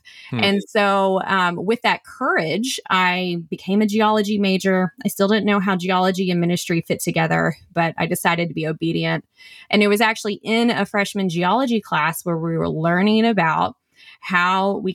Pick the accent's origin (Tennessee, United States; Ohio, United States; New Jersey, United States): Tennessee, United States; I grew up in East Tennessee in the foothills of the Great Smoky Mountains, and I was just spoiled with the grandeur of God's creation, its beauty.